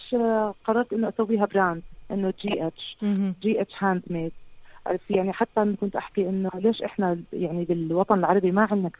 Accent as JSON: {"language": "Arabic", "country": "Jordan", "said": "بس لما تيجي لموضوع إنه العمل بهذا المجال شوي ليميتد عندنا بالأردن"}